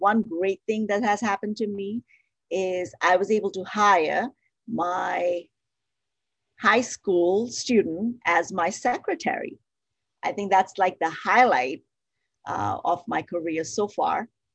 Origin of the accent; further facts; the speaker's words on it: India; moved away as an adult; also born or lived in England; now in United States; So I was born in India. I grew up there. My education is all in India until my master's degree. And then I moved to England.